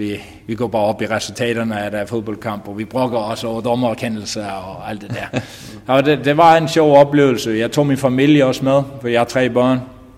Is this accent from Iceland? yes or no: yes; Iceland; now in Denmark; Jeg kommer jo fra Island, og havde ikke så godt forståelse for kulturen.